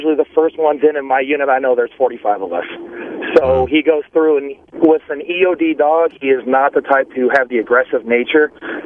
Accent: North Carolina, United States; You know, I'm originally from North Carolina, love it out here in California.

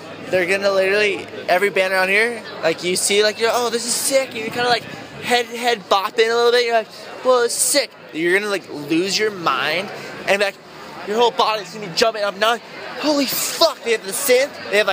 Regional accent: California, United States; I'm from Orange County, and I came up here

